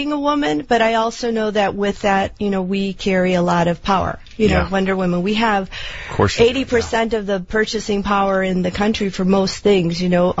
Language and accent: English; Chicago, Illinois, United States; I'm a Chicago born and raised girl. Family is originally from Mexico. And I've got to tell you, I grew up in the Pilsen area, little village, Bridgeport, now live in Lincoln Park